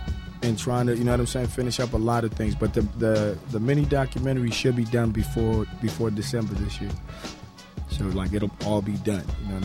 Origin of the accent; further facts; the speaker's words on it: South Africa; I come from South Africa.